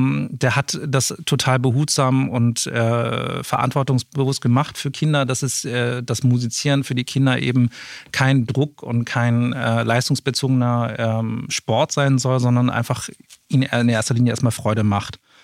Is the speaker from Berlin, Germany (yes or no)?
no; Hamburg, Germany; ich komme ja aus Hamburg und hatte da das Glück